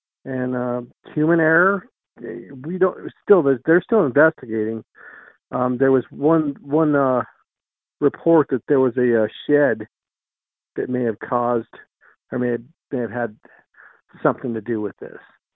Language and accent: English; Wyoming, United States; Yeah, that I'm from Wyoming. That was 2006 when I moved up here or down here.